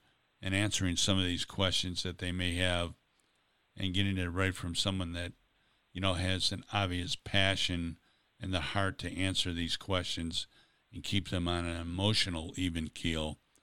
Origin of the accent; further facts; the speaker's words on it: Buffalo, New York, United States; Well, you know, I'm from Buffalo originally, so I'm one of those too.